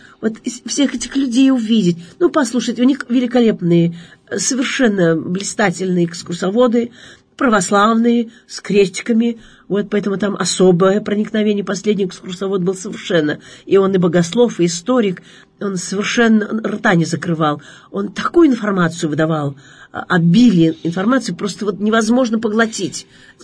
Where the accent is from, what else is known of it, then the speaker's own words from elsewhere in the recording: Yekaterinburg, Sverdlovsk Oblast, Russia; Я вот из Екатеринбурга.